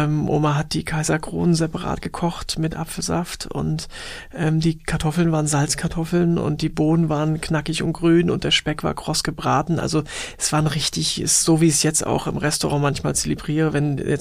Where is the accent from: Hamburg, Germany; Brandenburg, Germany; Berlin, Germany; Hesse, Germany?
Hamburg, Germany; Ich komme aus Hamburg, Alstertal, also aus den Walddörfern